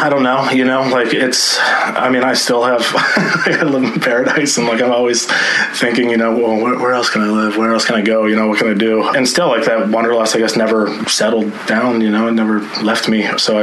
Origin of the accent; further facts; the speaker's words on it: Ohio, United States; like three boys, you know, growing up in Ohio, like we just got into pretty much as much trouble as we could